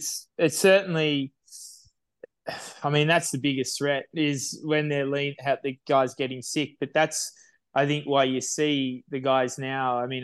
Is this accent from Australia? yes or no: yes; Australia; Well, as proud Australian, I think